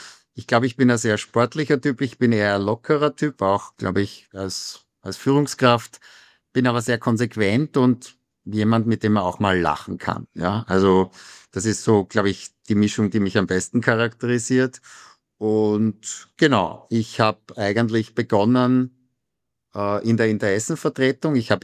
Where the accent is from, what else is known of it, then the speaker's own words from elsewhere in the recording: Styria, Austria; ich bin Österreicher, aber vor allem Steirer. Also in Österreich ist man ja immer auch aus einem Bundesland und da ist man besonders stolz drauf.